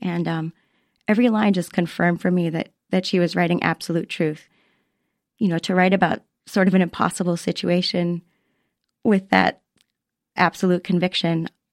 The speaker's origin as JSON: {"language": "English", "region": "Florida", "country": "United States", "tie": "born or raised there", "said": "I don't know what it was, like growing up in Florida, like cultivated some reverse snobbery about Paris or something."}